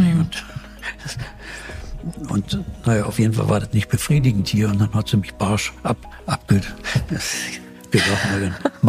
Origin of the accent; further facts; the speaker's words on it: Berlin, Germany; Sagte, ja, ich komme aus Berlin.